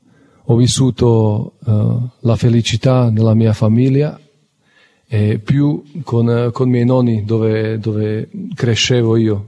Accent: Slovakia; Italian is a second language; ho 32 anni e, come ha detto Don Andrea, vengo dalla Slovacchia. Sono cresciuto in una famiglia cristiana anche io.

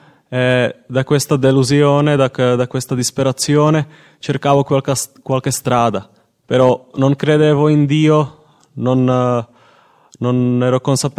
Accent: Czechia; now in Italy; ho 25 anni, vengo dalla Repubblica Ceca e da 4 anni sono in comunità Cenacolo.

